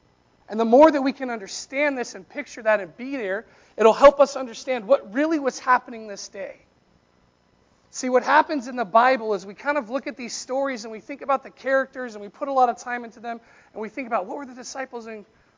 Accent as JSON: {"language": "English", "region": "Colorado", "country": "United States", "said": "I'm from Colorado. It's a mile high, right?"}